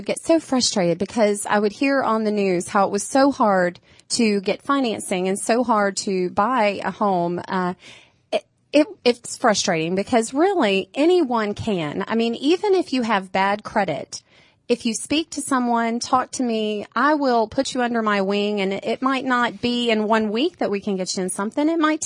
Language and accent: English; Buford, Georgia, United States; I grew up in Gwinnett, okay. In the Buford area. So I still cover that area just because I'm familiar. It feels like home still, sure, when I come there.